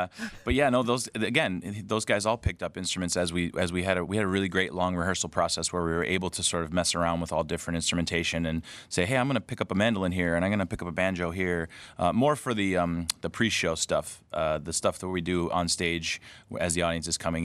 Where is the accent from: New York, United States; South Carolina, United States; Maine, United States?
New York, United States; Rochester; I grew up in Rochester, New York, and I got into acting sort of early